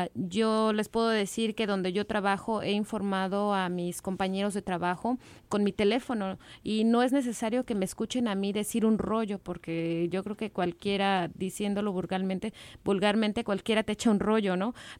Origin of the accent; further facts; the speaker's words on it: Mexico; queremos estar, como ciudadanos mexicanos, queremos estar a la altura